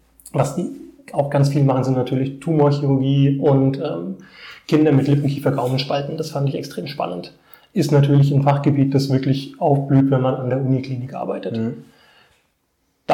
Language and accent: German; Erlenbach am Main, Bavaria, Germany; born there; also born or lived in Bad Neustadt, Germany; Geboren bin ich in Erlenbach am Main. Mein Vater kommt aus Elsenfeld am Main.